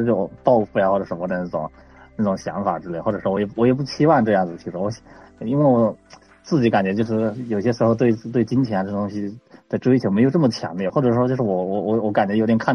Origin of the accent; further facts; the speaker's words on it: Qujing, Yunnan, China; now in Hangzhou, China; 然后我是那个96年出生的，然后我家乡是在云南曲靖，然后家里面呢也是就普通的农民